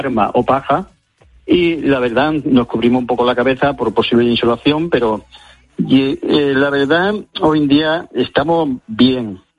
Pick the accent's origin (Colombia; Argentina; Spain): Spain; Andalusia; Soy andaluz también. Entonces muchas veces llegamos a Sevilla y tenemos 50 grados.